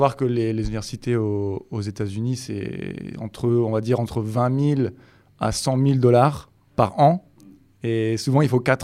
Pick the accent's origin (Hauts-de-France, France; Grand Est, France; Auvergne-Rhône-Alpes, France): Hauts-de-France, France; Je viens du nord de la France, dans un petit village à côté de Lille, là où j'ai commencé à jouer au foot.